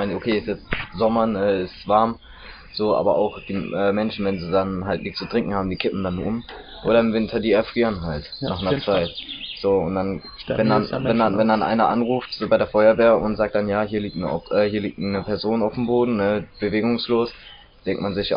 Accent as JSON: {"language": "German", "town": "Asch", "country": "Germany", "said": "Also nicht immer nur so zwei Linien, ich komme aus Asch."}